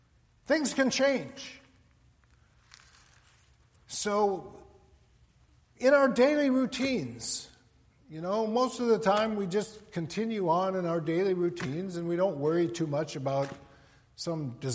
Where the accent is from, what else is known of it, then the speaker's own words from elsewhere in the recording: Minot, North Dakota, United States; As most of you know by now, I grew up in Minot, North Dakota